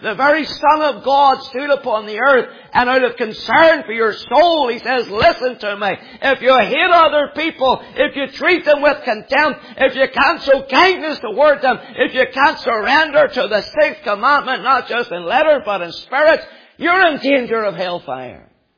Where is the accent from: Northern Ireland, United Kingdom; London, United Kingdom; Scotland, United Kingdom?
Northern Ireland, United Kingdom; Belfast; I grew up a child of the Troubles. I grew up in Loyalist North Belfast.